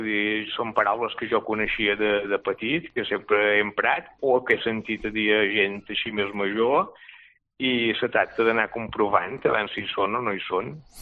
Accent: Ciutadella, Balearic Islands, Spain; jo, evidentment, som de Ciutadella i conec més a la banda de Ponent perquè la dona és de Ferreries i conec més aquests dos pobles

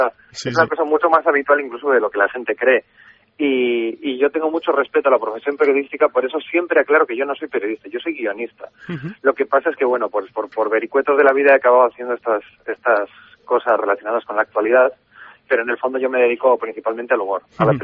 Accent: Bilbao, Basque Country, Spain; yo soy vasco, soy de Bilbao

